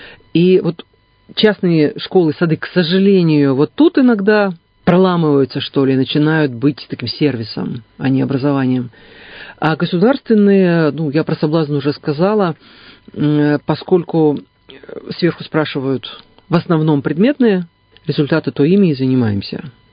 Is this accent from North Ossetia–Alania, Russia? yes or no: no; Krasnoyarsk, Krasnoyarsk Krai, Russia; Ну, я из Красноярска